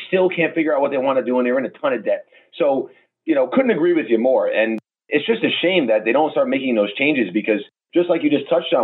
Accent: New York, United States; I grew up in Long Island.

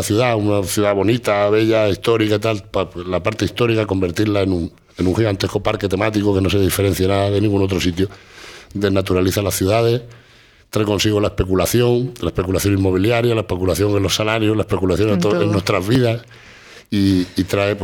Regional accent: Granada, Andalusia, Spain; Nosotros somos andaluces, somos granadinos, vivimos aquí.

